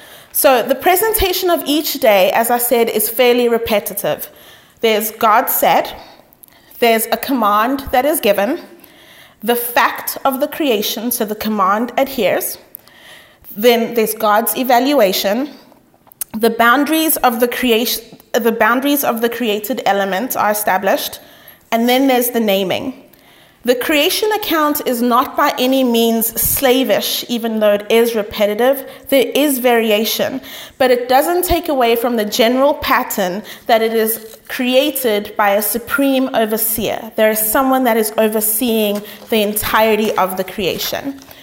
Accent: South Africa; first language Sotho; English is a second language; I am from South Africa. I know it sounds like I'm British / Australian / Haitian, you know, all sorts of things. I've even got France once, but no, I am South African. I am Sotho. That is my native language. That is my tribe.

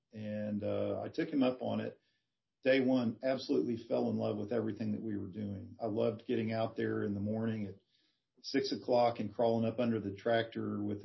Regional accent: Houston, Texas, United States; So I grew up in the city. I was not a farm kid. And we had relatives. I grew up in the Houston area.

